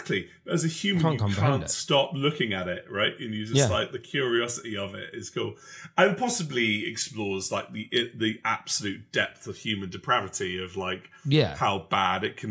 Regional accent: United Kingdom; it's the less cool things about being British is that reflection

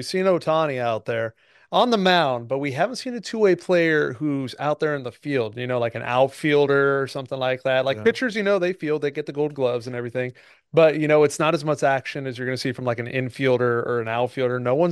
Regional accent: Los Angeles, California, United States; like we say we're from Los Angeles, but like we're not in Los Angeles. Like we're probably, I'm like 40 minutes away.

